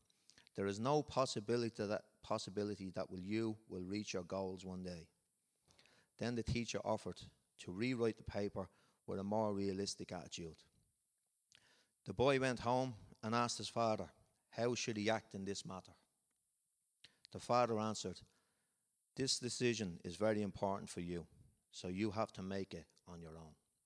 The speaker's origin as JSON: {"language": "English", "town": "Clondalkin", "region": "Leinster", "country": "Ireland", "said": "I'm from Clondalkin, and you mightn't see me out here a lot"}